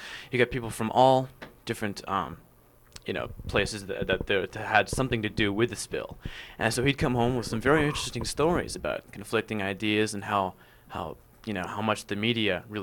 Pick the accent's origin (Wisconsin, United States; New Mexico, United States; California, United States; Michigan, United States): New Mexico, United States; I came from New Mexico. And here, it was very different.